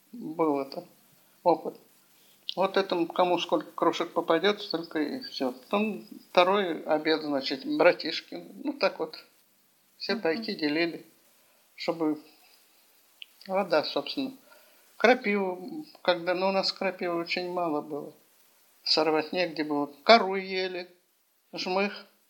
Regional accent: Streletsk, Saint Petersburg, Russia; born there; Родилась город Стрелецк, сейчас курортный район Санкт-Петербурга.

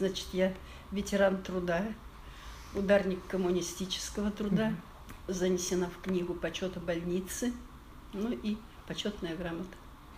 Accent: Kaluga Oblast, Russia; born there; Я родилась в Калужской области 20 апреля по паспорту 1936 года.

